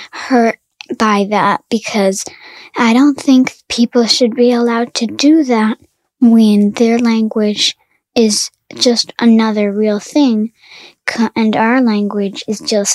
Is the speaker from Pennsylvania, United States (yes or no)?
no; Chilkat, Alaska, United States; I am from Chilkatquan